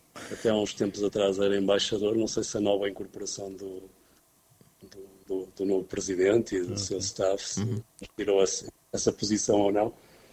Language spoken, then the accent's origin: Portuguese; Avintes, Porto, Portugal; Depois eu comecei a jogar afiliado no clube da minha terra, o Futebol Clube de Avintes.